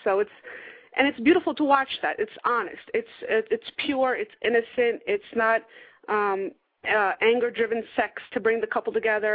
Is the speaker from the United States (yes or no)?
yes; Peekskill, New York, United States; I'm from Peekskill.